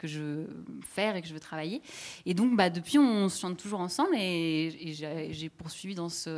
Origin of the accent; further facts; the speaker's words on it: Brittany, France; je chante du chant du Béarn, alors que je ne suis pas du tout de là-bas. Je viens plutôt de Bretagne